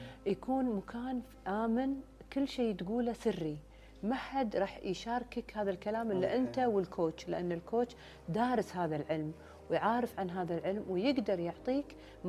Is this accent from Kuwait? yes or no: yes; Kuwait; وخدمة حق بلدي الكويت